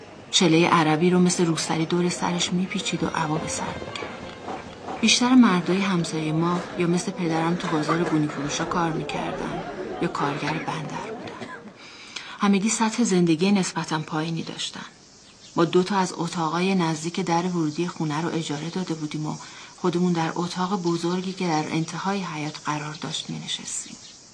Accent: Basra, Basra Governorate, Iraq; از روستای کردنشین زرین آباد دهلوران به بصره مهاجرت کرده بودم. من و 4 تا از خواهر و برادرم در بصره به دنیا اومدیم.

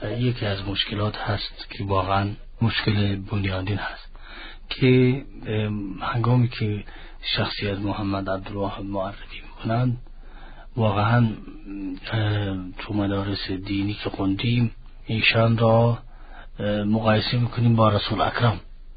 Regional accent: Yemen; also born or lived in Saudi Arabia; اصالتاً اهل یمن هستم.

